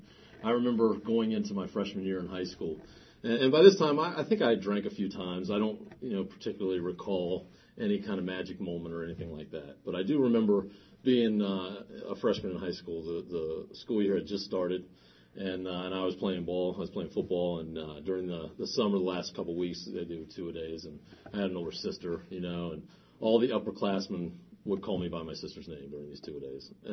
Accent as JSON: {"language": "English", "town": "Washington", "region": "District of Columbia", "country": "United States", "said": "And I'm from the Washington, D.C. area."}